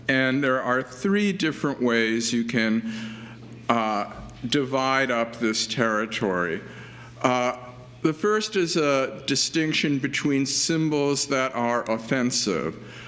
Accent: Minnesota, United States; I come from Minnesota. In Minnesota, snow reaches the ground in December and stays until March or April.

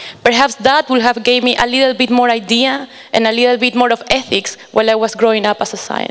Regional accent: Peru; English is a second language; from Peru.

